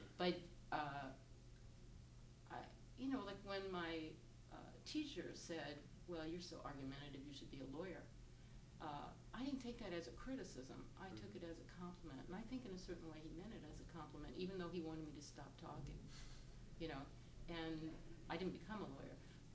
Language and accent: English; the South, United States; accent: Southern; I would point out that I was born and raised in the South.